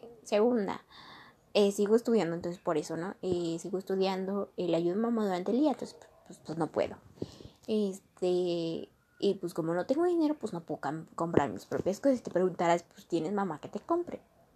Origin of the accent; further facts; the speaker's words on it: Mexico; yo no soy específicamente de México. Sí, nací, pero en Ciudad de México, pero nací en otro estado. Bueno, mis papás son de otro estado, entonces soy de otro. Mi familia completa es de otro estado y habla también otro idioma.